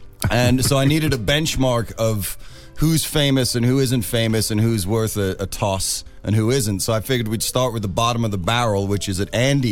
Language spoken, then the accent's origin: English; England, United Kingdom; I'm English, you douchebag.